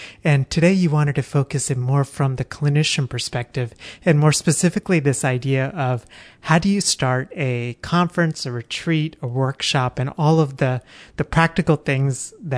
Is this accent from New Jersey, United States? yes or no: no; Texas, United States; it was down in Texas, my home state.